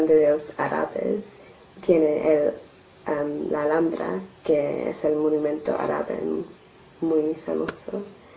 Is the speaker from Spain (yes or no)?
no; London, United Kingdom; Spanish is a second language; porque soy de Londres y si estoy en Londres siempre hay muchas cosas a hacer en el centro de Londres.